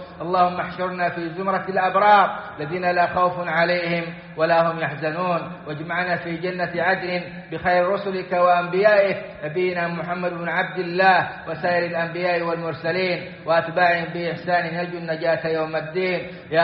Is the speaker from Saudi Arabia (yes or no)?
yes; Saudi Arabia; بلادنا السعودية